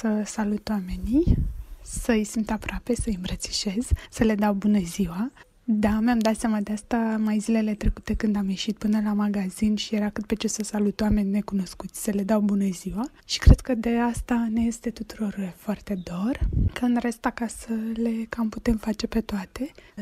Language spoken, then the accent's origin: Romanian; Iași, Iași County, Romania; din Iași.